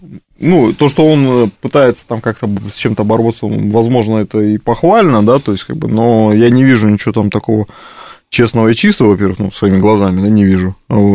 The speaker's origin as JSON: {"language": "Russian", "town": "Vladivostok", "region": "Primorsky Krai", "country": "Russia", "said": "из Владивостока."}